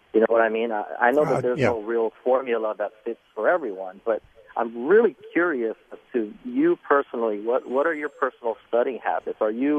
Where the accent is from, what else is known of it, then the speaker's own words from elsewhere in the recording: New York, United States; now in San Diego, United States; I'm actually from New York, and I'm here in San Diego ministering a little while.